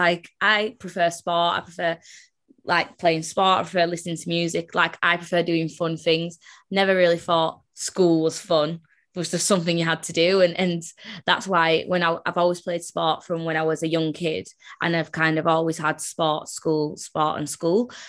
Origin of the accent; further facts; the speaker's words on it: Leeds, Yorkshire and the Humber, United Kingdom; Yeah, I'm a Leeds girl through and through. St. James Hospital, born there. Probably will stay here forever. I love it in Leeds. But yeah, so I was born in Leeds. Like, my dad's from Jamaica. My mum's English. Like, she's half English, half Irish.